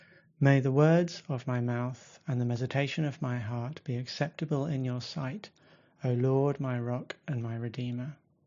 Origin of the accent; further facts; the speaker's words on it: Basingstoke, South East England, United Kingdom; I grew up in Basingstoke, going to churches in the Forge network.